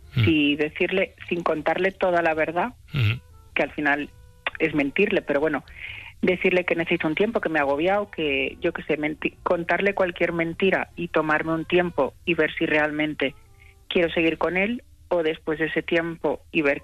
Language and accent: Spanish; Ciudad Real, Castilla-La Mancha, Spain; vivimos en una ciudad pequeña, somos de Ciudad Real